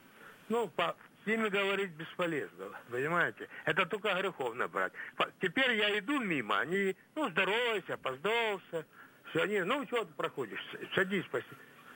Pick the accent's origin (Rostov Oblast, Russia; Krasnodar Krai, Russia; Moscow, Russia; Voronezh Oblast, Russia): Krasnodar Krai, Russia; Novorossiysk; Я из Новороссийска